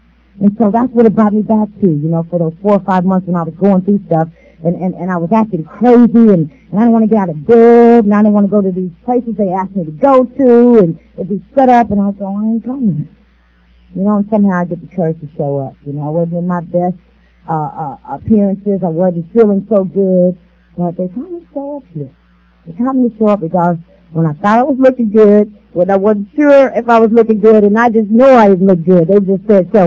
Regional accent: San Pedro, California, United States; born there; I was born in Los Angeles, California. Actually, I was born in San Pedro. My parents were out fishing. My mother went into labor.

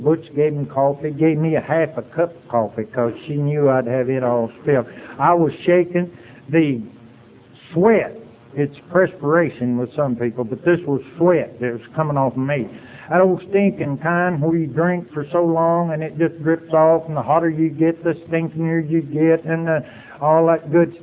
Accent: Athens, Tennessee, United States; I said, I'm from Athens, Tennessee, if I'm from anywhere.

